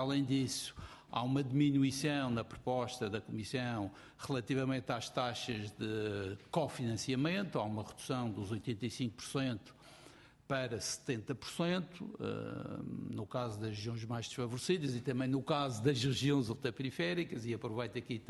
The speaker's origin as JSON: {"language": "Portuguese", "country": "Portugal", "said": "nós, enquanto portugueses"}